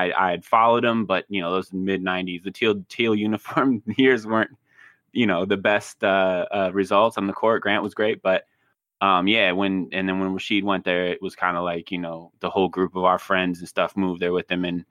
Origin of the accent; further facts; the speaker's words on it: Portland, Oregon, United States; I grew up in the Northwest, in Portland.